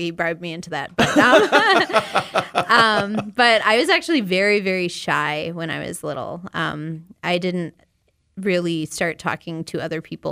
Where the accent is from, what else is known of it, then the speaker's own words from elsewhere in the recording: Delavan, Wisconsin, United States; now in Madison, United States; I'm originally from Delavan, Wisconsin.